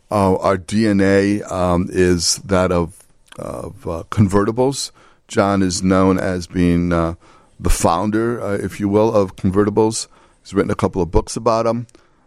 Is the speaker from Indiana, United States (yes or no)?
no; Lincolnwood, Illinois, United States; also born or lived in Chicago; I grew up, I was born in the city, but moved to Lincolnwood when I was three. I grew up in Lincolnwood and went to Niles West High School.